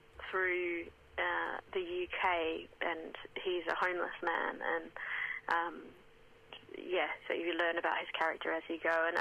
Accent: Western Australia, Australia; now in England; I'm from Western Australia, live in England, but I tour a lot all over, but a lot in the States now as well.

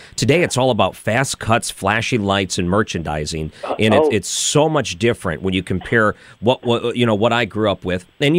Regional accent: Michigan, United States; now in St. Louis, United States; I mean, I grew up in Michigan. I worked at radio stations in Ohio, Indiana, and Wisconsin until I moved here to St. Louis.

